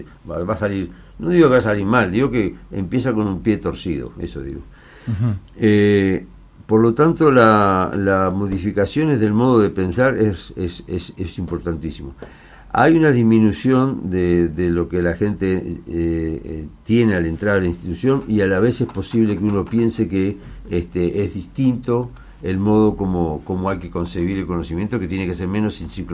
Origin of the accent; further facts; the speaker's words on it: Uruguay; ahora nosotros somos uruguayos